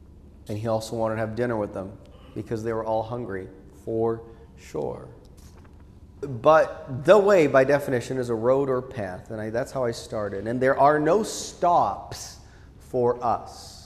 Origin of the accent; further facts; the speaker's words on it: Boston, Massachusetts, United States; I grew up in Boston